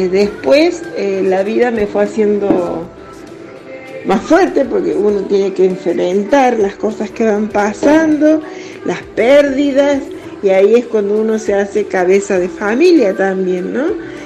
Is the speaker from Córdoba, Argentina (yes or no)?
yes; Unquillo, Córdoba, Argentina; now in Córdoba, Argentina; cuando me vine a vivir acá a Córdoba capital, yo soy de Unquillo, de las Sierras Chicas, y allá era todo lindo